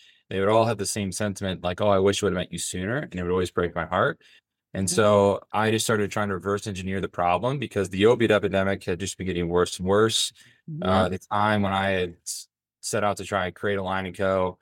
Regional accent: Michigan, United States; So I am from Michigan originally, and my mother was a nurse at University of Michigan in Ann Arbor when I was a kid.

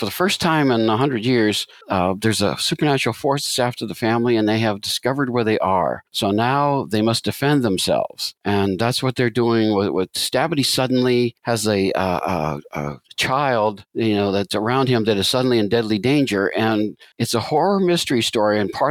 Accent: Scranton, Pennsylvania, United States; I was born in Scranton, Pennsylvania, and northeastern Pennsylvania, coal mining country of all things.

